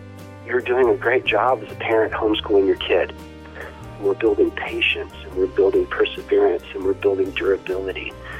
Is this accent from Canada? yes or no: no; Abilene, Texas, United States; from Abilene, Texas.